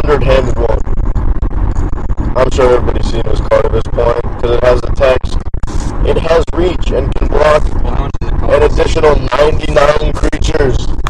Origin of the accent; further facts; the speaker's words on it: Russia; I don't know how to say that word. I'm from Russia.